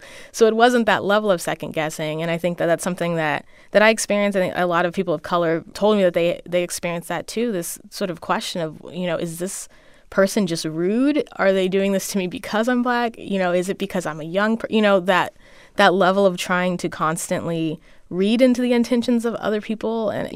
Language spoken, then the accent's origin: English; California, United States; You know, I grew up in a lot of culturally diverse spaces and definitely not majority black spaces